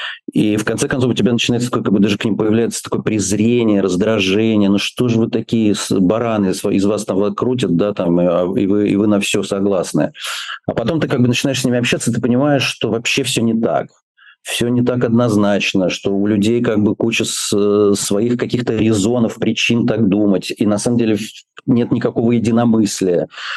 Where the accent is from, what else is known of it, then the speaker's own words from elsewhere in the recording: Moscow, Russia; Я москвич, я вырос в Москве, я жил в Москве почти 50 лет.